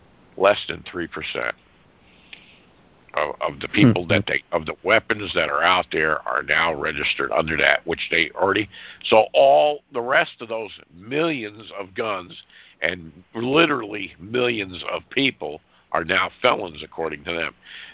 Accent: United States; As an American, that's exactly what we're going to do.

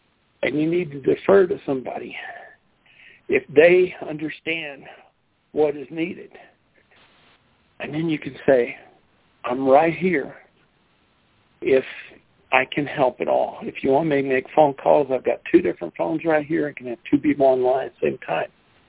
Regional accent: Colorado, United States; from Colorado.

